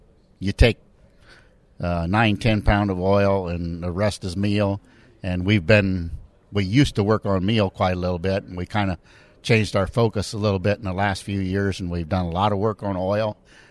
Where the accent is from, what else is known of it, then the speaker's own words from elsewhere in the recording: Ohio, United States; I'm from Northwest Ohio, and I'm on the New Uses Committee of USB